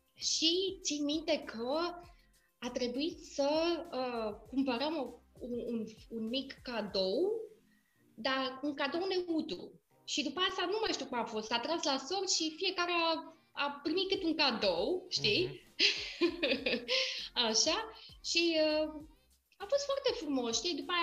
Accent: Romania; now in Canada; eu nu am crescut în România cu așa ceva, cu Thanksgiving.

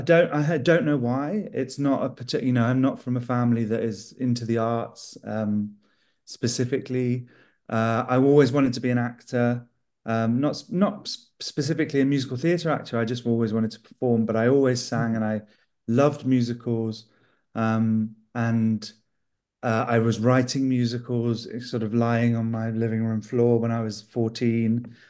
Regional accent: London, United Kingdom; now in York, United Kingdom; I'm from London, the UK. Originally, I live in York in the UK now.

